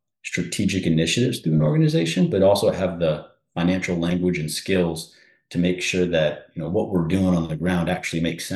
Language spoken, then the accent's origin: English; Maryland, United States; also born or lived in Florida; I grew up in Maryland, the Maryland area, and went to school down in Florida